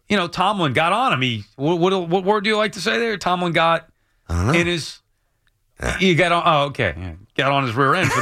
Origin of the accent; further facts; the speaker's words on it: Long Island, New York, United States; now in New Jersey, United States; I came in from Long Island. I'm new to Jersey.